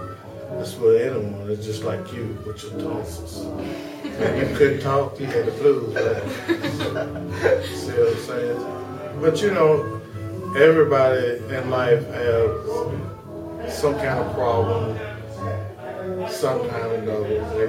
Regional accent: Little Rock, Arkansas, United States; I'm on Alligator Records. I'm from Little Rock, Arkansas.

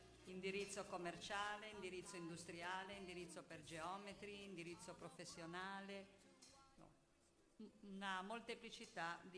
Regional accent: Genoa, Liguria, Italy; perché mi ricorda Genova, io vengo da Genova e mi ricorda mia nonna

